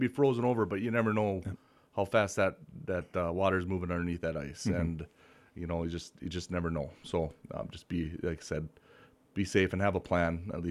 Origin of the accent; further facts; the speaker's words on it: Fertile, United States; I grew up in Fertile.